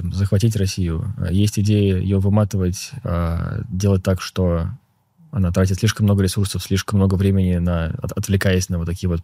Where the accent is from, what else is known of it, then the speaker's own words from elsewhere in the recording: Ukraine; born there; Я сам родился на Украине. У меня часть семьи из Сибири, часть семьи из Украины.